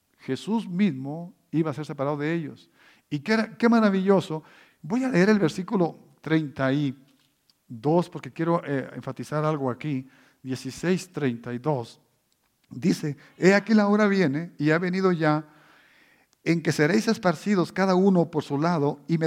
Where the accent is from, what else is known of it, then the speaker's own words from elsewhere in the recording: Durango, Mexico; cuando joven estaba yo en mi país, México, el estado de Durango